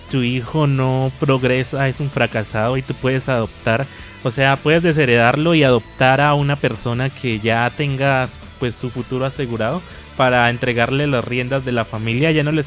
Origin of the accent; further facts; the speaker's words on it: Colombia; los colombianos podríamos lograrlo fácilmente